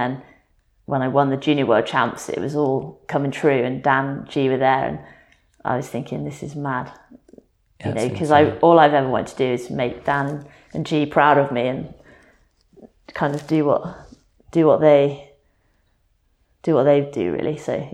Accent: United Kingdom; as a Brit, racing and riding at Fort William as you're a kid growing up

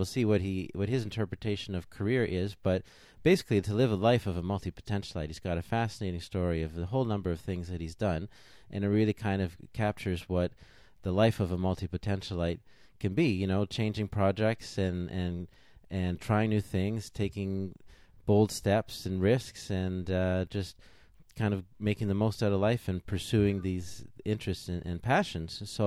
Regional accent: Canada; because I grew up in Canada, of course, but I was always interested in, you know, travel in the world

